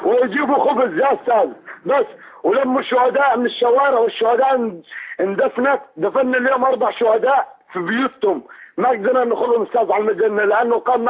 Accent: Al-Harah, Daraa Governorate, Syria; أنا من درعا،

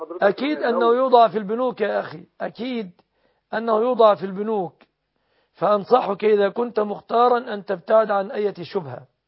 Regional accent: Egypt; وأسأل الله أن يحفظ بلادنا مصر

